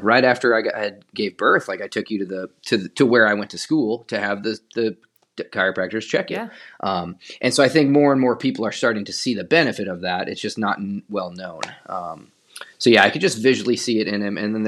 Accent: Midwest, United States; I grew up in the Midwest. I was an avid like track runner, cross-country runner, soccer, rugby, racquetball.

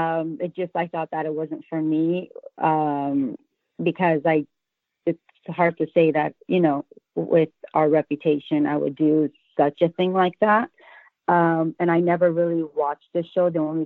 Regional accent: Armenia; first language Armenian; English is a second language; I'm Armenian. I come from an Armenian family. I know how to read and write Armenian. That's my first language.

